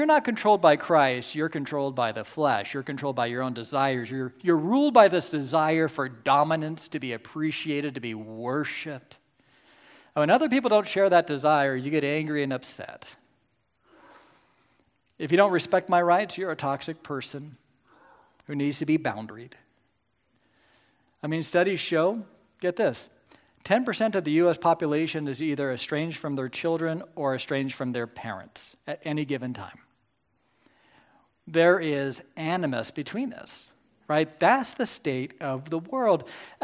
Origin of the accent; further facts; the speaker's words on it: Kansas, United States; I didn't know all those things went together, but what do I know? I'm from Kansas.